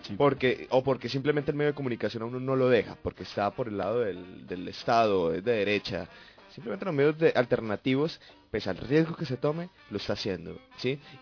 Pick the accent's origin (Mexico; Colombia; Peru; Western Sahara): Colombia; Es muy difícil en la región de donde yo vengo, que es el sur colombiano